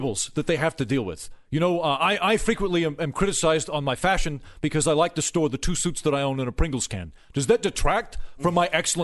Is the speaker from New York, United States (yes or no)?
yes; Brooklyn, New York, United States; I'm originally from Brooklyn